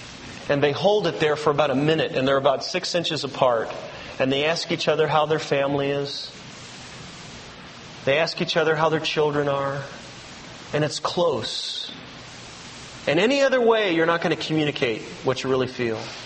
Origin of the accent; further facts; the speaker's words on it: California, United States; I know I'm from California, but I'm not weird.